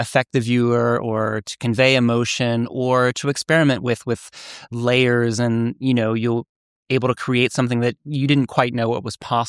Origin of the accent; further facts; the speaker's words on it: Bridgeport, Ohio, United States; I grew up in Ohio. I was born in Bel Air and right along the Ohio River in Bridgeport, Ohio, adjacent to West Virginia and Pennsylvania.